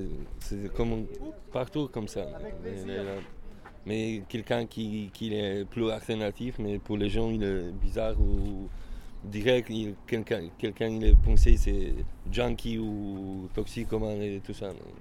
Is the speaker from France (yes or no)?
no; Poland; French is a second language; Oui, parce que je suis polonais.